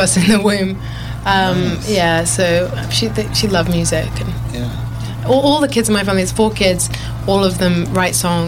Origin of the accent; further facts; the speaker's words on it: London, United Kingdom; also born or lived in New Zealand; I grew up in London.